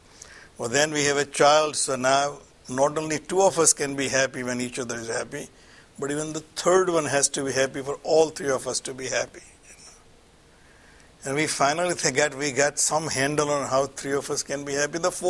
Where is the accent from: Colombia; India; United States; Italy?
India; My roots, which used to be somewhere before, let's say India, because I'm from India, my roots were somewhere in India.